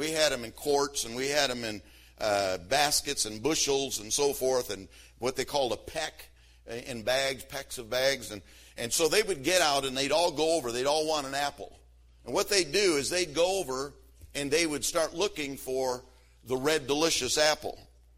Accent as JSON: {"language": "English", "region": "Michigan", "country": "United States", "tie": "born or raised there", "said": "when I grew up in Michigan, I grew up on a fruit farm, and I mean the kind that you eat. And so we had like 500 acres of fruit."}